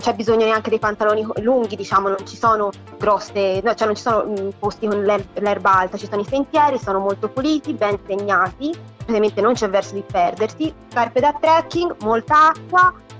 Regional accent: Santa Brigida, Tuscany, Italy; io sono un po' di parte perché sono di Santa Brigida

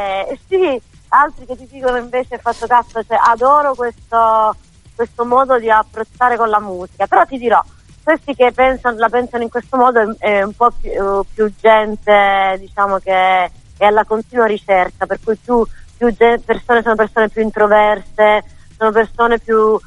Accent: Apulia, Italy; now in Florence, Italy; ho vissuto molto più tempo a Firenze che in Puglia, che è la mia terra d'origine. È chiaro, la Puglia ce l'ho nel cuore, ma quando io dico torno a casa è torno a Firenze, no?

